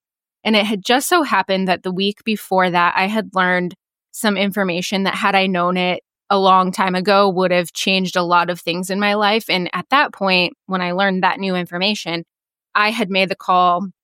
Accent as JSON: {"language": "English", "region": "Nebraska", "country": "United States", "tie": "born or raised there", "said": "So I grew up in Northeast Nebraska on a small feed yard, and I went to college thinking I was going to be a veterinarian"}